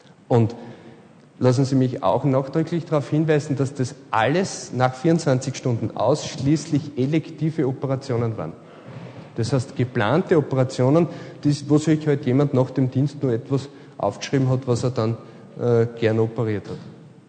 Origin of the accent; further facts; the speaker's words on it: Austria; Nur bei uns in Österreich ist das nicht denkbar.